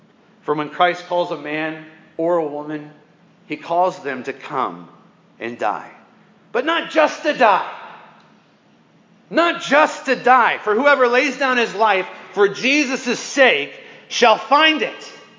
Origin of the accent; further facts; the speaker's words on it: Scotland, United Kingdom; I'm Scottish.